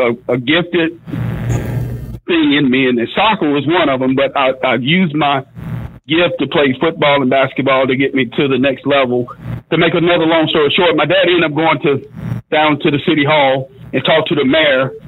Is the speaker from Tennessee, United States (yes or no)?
yes; Germantown, Tennessee, United States; I can raise my family here pretty good, which we grew up in Germantown, because when we first moved here, he moved us to the suburbs, which was East Memphis back in the day